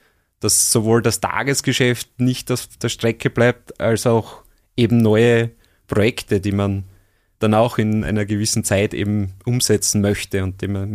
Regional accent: Styria, Austria; Also ich bin aus der Gegend, bin in der Nähe von Gleisdorf aufgewachsen, bin dort in die Unterstufe gegangen

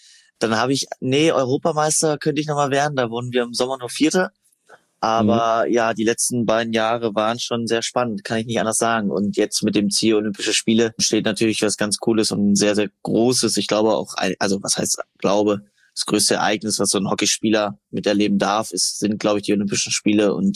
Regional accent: Köthen, Saxony-Anhalt, Germany; now in Hamburg, Germany; Und die Medaille hängt auch bei meinen Eltern in Köthen, da wo ich herkomme und ist gar nicht hier in Hamburg.

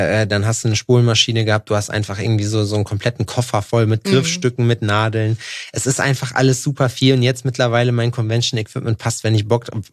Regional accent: Thuringia, Germany; Ich komme aus Thüringen, weißt du, wie ich meine?

